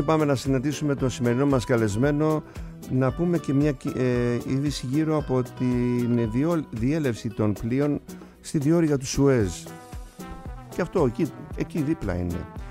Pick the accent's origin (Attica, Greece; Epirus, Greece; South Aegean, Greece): South Aegean, Greece; Kasos; στην Κάσο, στο νησί μου κάτω εκεί